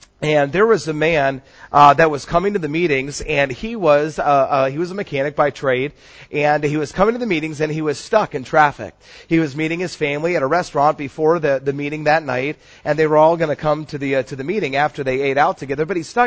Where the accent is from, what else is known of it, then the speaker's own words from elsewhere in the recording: Atlanta, Georgia, United States; And I grew up in Atlanta, Georgia, and they say if you take all the county lines and erase them, and you just go by the metropolitan area and by the population, Atlanta is 90 miles wide.